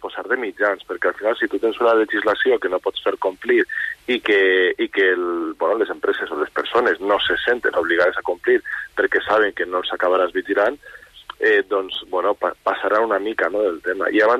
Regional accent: Valencia, Valencian Community, Spain; i jo soc de València, en particular a València, per ficar-vos el cas

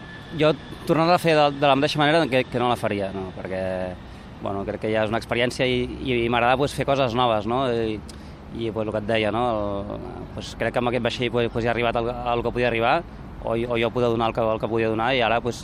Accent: Barcelona, Catalonia, Spain; jo soc de Barcelona de tota la vida

